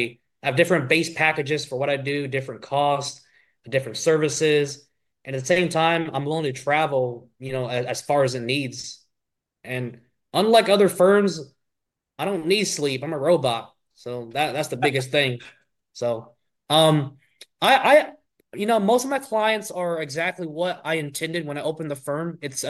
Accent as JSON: {"language": "English", "town": "Valdese", "region": "North Carolina", "country": "United States", "tie": "born or raised there", "also_born_or_lived": "Sacramento", "said": "I was born in Sacramento. We moved to North Carolina in 96. And then I grew up most of my life in Valdez, North Carolina. It's a little small town going towards Morganton and Asheville."}